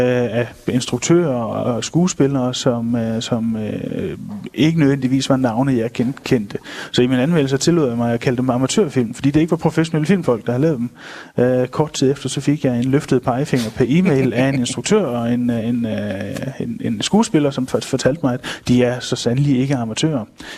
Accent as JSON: {"language": "Danish", "town": "Hjørring", "region": "North Denmark Region", "country": "Denmark", "tie": "born or raised there", "lives_now": "Nørresundby, Denmark", "said": "Jeg er ikke vokset op i Aalborg. Jeg er vokset op i Hjørring, ligger lidt nordpå. Ja. Men jeg bor i Nørresundby lige nord for..."}